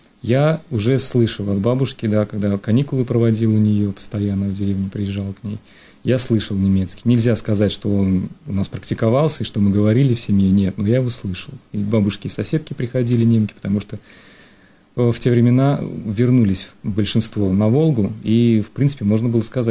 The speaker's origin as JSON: {"language": "Russian", "region": "Saratov Oblast", "country": "Russia", "tie": "born or raised there", "moved": "yes", "lives_now": "Moscow, Russia", "said": "Я родом из немецкого Поволжья, из бывшей республики немцев Поволжья, из Саратовской области."}